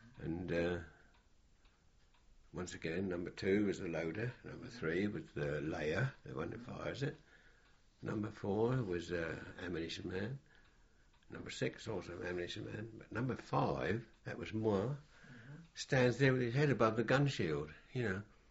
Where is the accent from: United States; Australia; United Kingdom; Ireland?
United Kingdom; because we're British, you know.